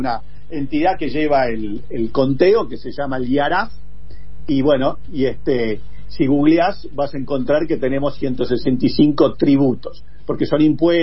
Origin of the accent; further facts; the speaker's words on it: Argentina; el verdadero último somos nosotros desde Argentina.